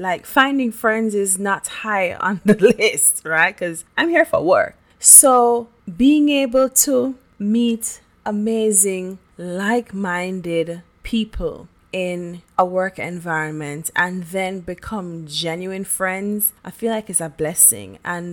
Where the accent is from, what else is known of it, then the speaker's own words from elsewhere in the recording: Jamaica; now in Canada; I am Jamaican by birth. A very proud Jamaican. Big up yard. But I moved to Canada 6 years ago.